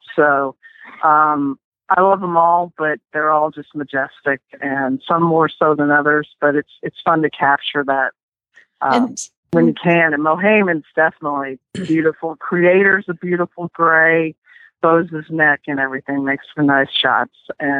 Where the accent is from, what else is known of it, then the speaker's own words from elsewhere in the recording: Lexington, Kentucky, United States; Well, I am from Lexington, Kentucky, and I grew up in the horse business.